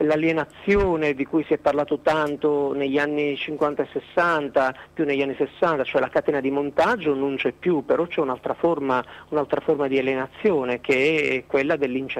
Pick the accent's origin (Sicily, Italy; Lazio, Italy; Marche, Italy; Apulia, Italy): Sicily, Italy; io essendo siciliano lo conosco molto bene questo modo di reagire.